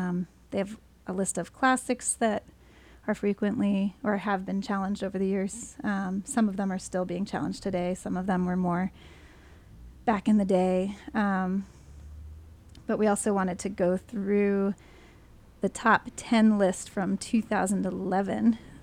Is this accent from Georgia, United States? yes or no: no; Hudson, New York, United States; I'm also from Hudson. I'm the director of the Hudson Area Library.